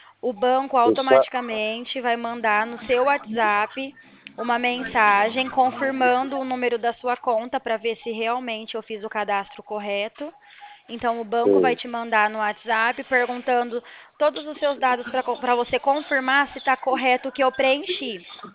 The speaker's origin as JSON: {"language": "Portuguese", "town": "Porto Ferreira", "region": "São Paulo", "country": "Brazil", "said": "Eu sou de Porto Ferreira, estado de São Paulo."}